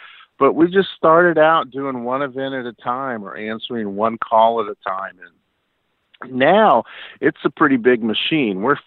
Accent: New Orleans, Louisiana, United States; After 30 years in the hotel restaurant business, my hometown in New Orleans was hit by Hurricane Katrina, and I returned to New Orleans to volunteer

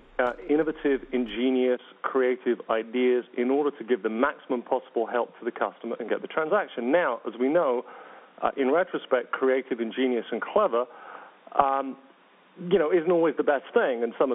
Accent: England, United Kingdom; I come from England where tipping isn't such a big thing and service is not as good.

